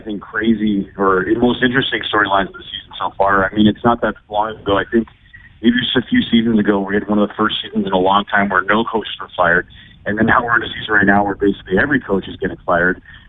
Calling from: Sudbury, Ontario, Canada; I'm calling from Sudbury, Ontario.

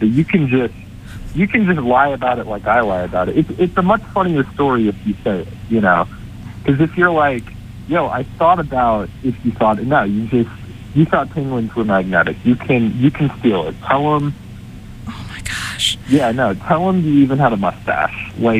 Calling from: Somerville, Massachusetts, United States; I'm calling in from Somerville, Massachusetts on February 8th, 2019.

